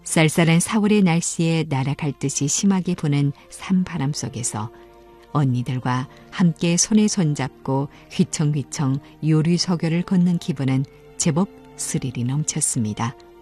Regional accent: Yanbian, Jilin, China; 윤동주 시인의 유적지가 내 고향 연변에 있어

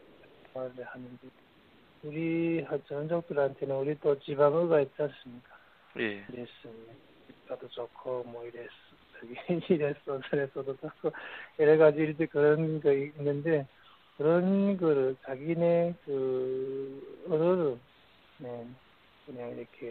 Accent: Tumen, Jilin, China; 두만강역에서 살았습니다. 두만강역에서 자라면서, 이전에 우리는 조선, 북조선 이런 영향 많이 받았어요.

